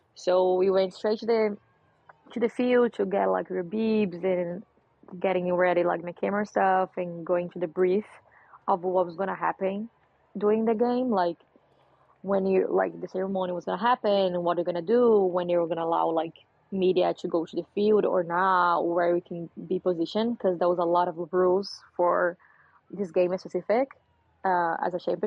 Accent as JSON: {"language": "English", "country": "Brazil", "moved": "yes", "lives_now": "Philadelphia, United States", "said": "Okay, so originally I'm from Brazil. I've been living in the US for the past 7 years. I live in Philly right now, so yeah."}